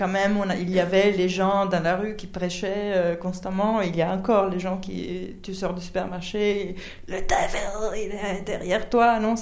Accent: Italy; French is a second language; Je dis « Mais je suis italienne !»

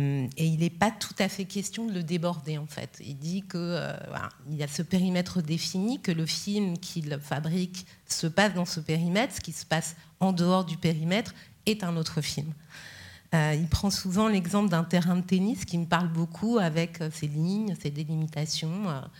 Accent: Paris, Île-de-France, France; qui est puis mes origines par ailleurs, même si j'ai grandi à Paris.

